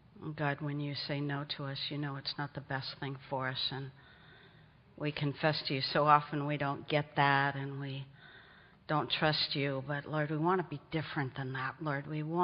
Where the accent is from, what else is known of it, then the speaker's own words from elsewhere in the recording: San Diego, California, United States; she looked at us and she said, where are you from? I said, San Diego.